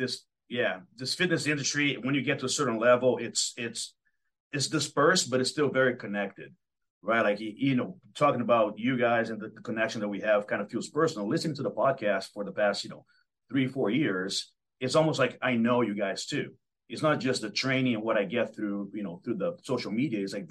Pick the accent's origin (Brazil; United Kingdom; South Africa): Brazil; now in United States; So I grew up very athletic. You know, I'm originally from Brazil